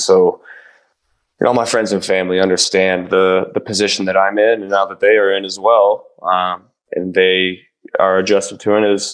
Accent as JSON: {"language": "English", "region": "Ohio", "country": "United States", "said": "I'm from Ohio. They're from Ohio. We all understand each other."}